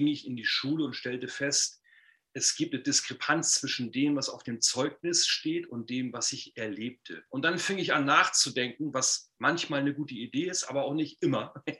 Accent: Rendsburg, Schleswig-Holstein, Germany; Ich komme aus Rendsburg in Schleswig-Holstein.

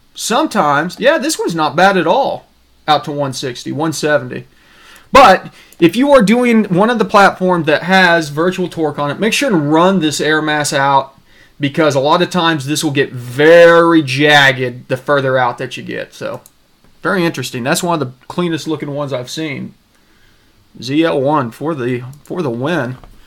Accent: Oklahoma, United States; Yeah, PCT, I'm from Oklahoma, so there's plenty of people down there that says meth is just one of the greatest things.

